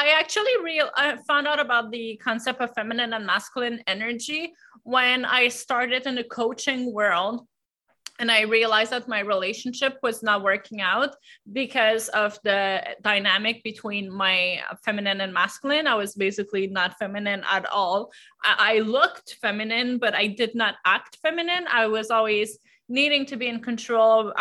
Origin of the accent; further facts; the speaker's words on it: Canada; I'm French Canadian. I come from a small village, and I moved out of that small village when I was 15 years old.